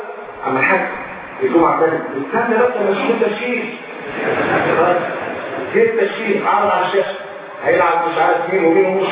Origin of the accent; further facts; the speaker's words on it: Egypt; انا مصري.